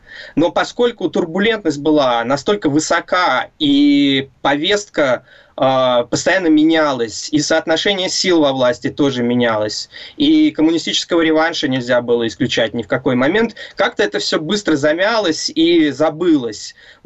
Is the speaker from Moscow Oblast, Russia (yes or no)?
no; Saint Petersburg, Russia; Я сам из Петербурга, и я, когда эти все события происходили, был совсем маленький.